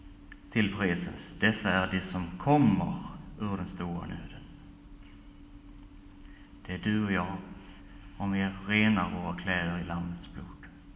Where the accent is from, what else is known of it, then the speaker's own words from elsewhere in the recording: Västerbotten County, Sweden; hemma i Västerbotten